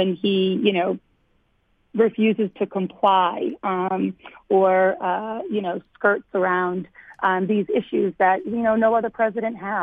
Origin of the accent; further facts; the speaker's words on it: Lowell, Massachusetts, United States; I grew up in Lowell in a working-class family, but, I started my own business.